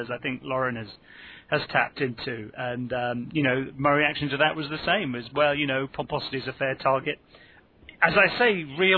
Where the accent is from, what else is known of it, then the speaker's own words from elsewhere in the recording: United Kingdom; maybe I'm partly influenced, Tom, by being British